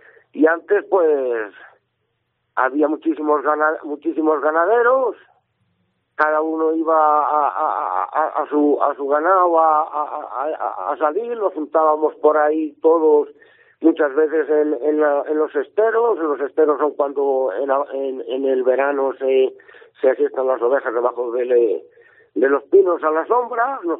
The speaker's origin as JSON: {"language": "Spanish", "town": "Checa", "region": "Castilla-La Mancha", "country": "Spain", "said": "Sí, sí, yo soy de Checa."}